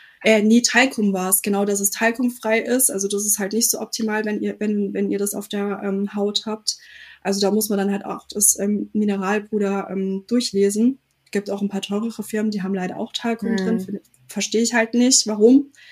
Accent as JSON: {"language": "German", "town": "Freiburg im Breisgau", "region": "Baden-Württemberg", "country": "Germany", "said": "Also ich komme aus der Ecke Freiburg im Breisgau, Baden-Württemberg."}